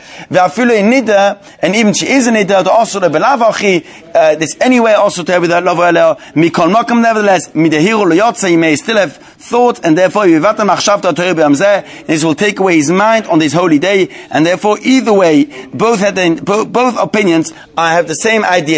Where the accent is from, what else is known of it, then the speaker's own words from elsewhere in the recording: Zurich, Switzerland; the shul I was brought up in Irgay in Zurich.